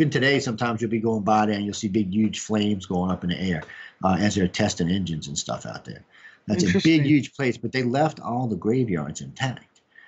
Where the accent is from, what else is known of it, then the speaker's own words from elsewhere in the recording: New Orleans, Louisiana, United States; first off, I'm a UFO chaser, not a ghosty chaser, even though I grew up in New Orleans chasing ghosts.